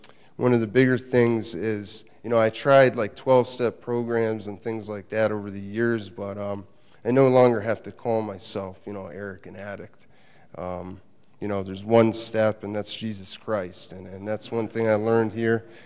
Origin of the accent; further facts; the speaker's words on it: Pennsylvania, United States; I'm 35. I'm from Eastern Pennsylvania.